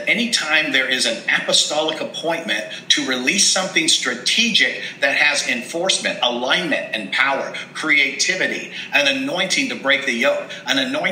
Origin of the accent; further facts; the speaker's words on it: Los Angeles, California, United States; Where I'm born and raised in Los Angeles